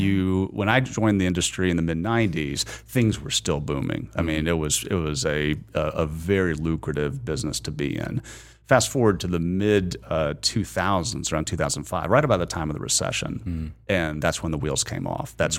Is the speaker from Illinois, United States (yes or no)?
no; Georgia, United States; Proximity. Growing up in Georgia, there was